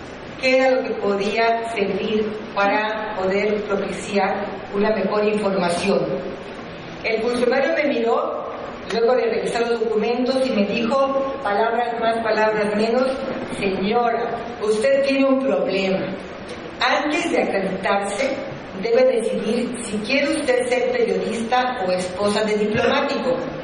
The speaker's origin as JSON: {"language": "Spanish", "region": "Chiapas", "country": "Mexico", "moved": "as an adult", "said": "promoviendo la cultura de Chiapas. En 1970 salí del Estado a la Ciudad de México a estudiar periodismo en la UNAM."}